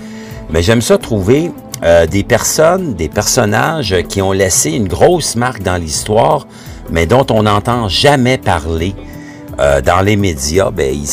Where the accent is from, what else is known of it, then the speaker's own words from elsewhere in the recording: Quebec, Canada; ça vient sûrement de notre tête et de notre cœur en tant que Québécois d'origine